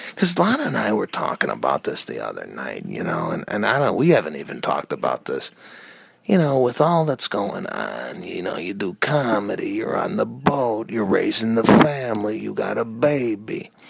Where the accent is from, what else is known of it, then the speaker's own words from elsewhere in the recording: Chicago, Illinois, United States; because I'm from Chicago. I like the White Sox more